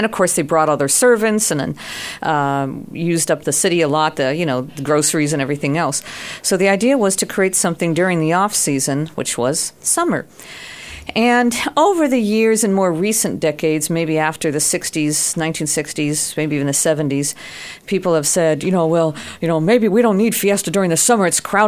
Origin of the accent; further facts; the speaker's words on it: Santa Barbara, California, United States; If we grew up here in Santa Barbara, we tend to take it for granted.